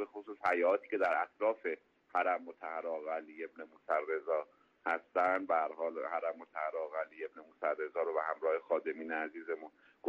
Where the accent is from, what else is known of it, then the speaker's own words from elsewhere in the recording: Mashhad, Razavi Khorasan, Iran; من خودم حالا متولد شده مشهدم، بزرگ شده مشهدم